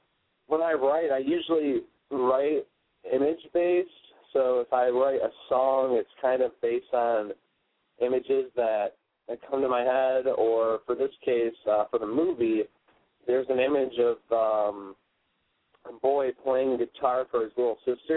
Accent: Holland, Michigan, United States; I'm from Holland, Michigan originally, and I went to school at Columbia College Chicago

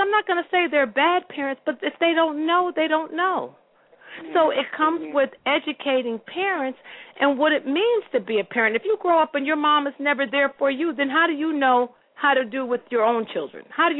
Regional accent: Bridgeport, Connecticut, United States; now in Georgia, United States; first started talking about Bridgeport, that I, too, am a Connecticut-born native.

